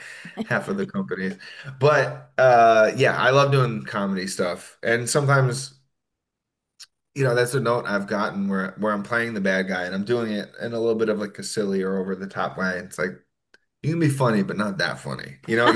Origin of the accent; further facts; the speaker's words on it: New York, United States; and I grew up in New York, so a lot of great pizza spots.